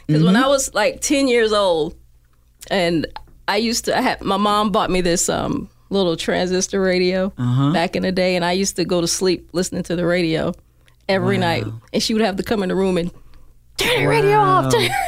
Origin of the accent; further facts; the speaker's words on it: South Carolina, United States; But I grew up in South Carolina.